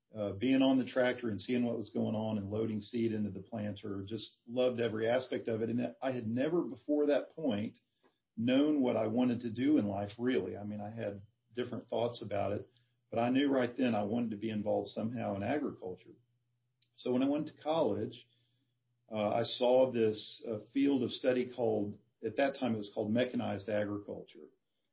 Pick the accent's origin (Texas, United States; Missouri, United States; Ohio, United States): Texas, United States; Houston; So I grew up in the city. I was not a farm kid. And we had relatives. I grew up in the Houston area.